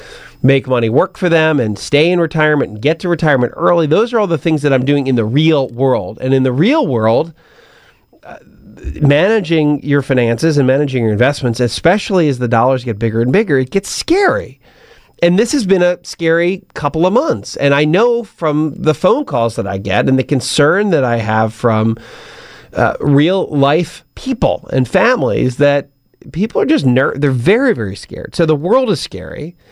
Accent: United States; I'm an American.

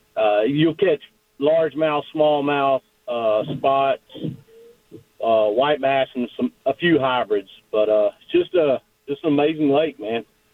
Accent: Powder Springs, Georgia, United States; I'm actually from Powder Springs, Georgia

